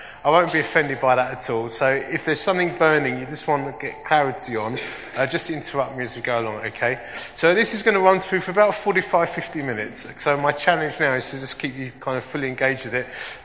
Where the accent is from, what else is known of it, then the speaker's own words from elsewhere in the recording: Hornchurch, London, United Kingdom; I grew up in Hornchurch in Montford.